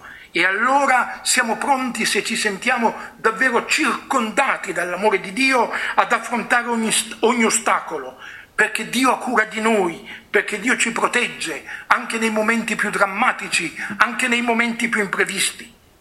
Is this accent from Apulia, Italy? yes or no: no; Piedmont, Italy; Io vengo dal Piemonte, la terra di Don Bosco, la terra di Domenico Savio.